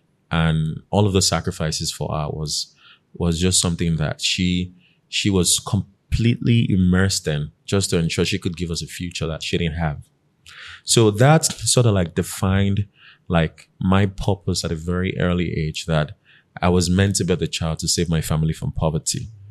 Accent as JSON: {"language": "English", "town": "Ikorodu", "region": "Lagos", "country": "Nigeria", "tie": "born or raised there", "said": "So I grew up in Ikorodu, and I was born in Lagos, in K2."}